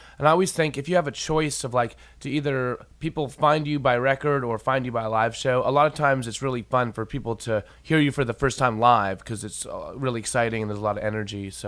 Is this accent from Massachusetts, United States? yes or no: no; San Jose, California, United States; … and I are from Bay Area. We grew up in San Jose, Sunnyvale, Campbell, Mountain View, a lot of different suburbs of San Jose, etc.